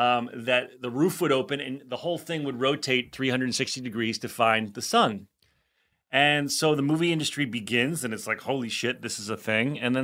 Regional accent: West Orange, New Jersey, United States; Do you know that the film industry started in my hometown? Well, my home neighborhood

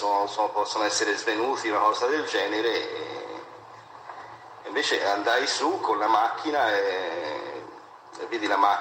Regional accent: Florence, Tuscany, Italy; born there

